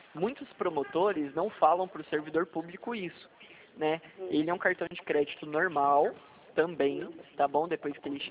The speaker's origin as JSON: {"language": "Portuguese", "town": "São José dos Campos", "region": "São Paulo", "country": "Brazil", "said": "Eu sou da cidade de São José dos Campos."}